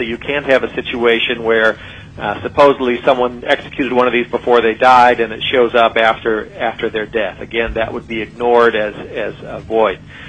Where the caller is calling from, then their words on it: Chicago, Illinois, United States; I'm calling you from Chicago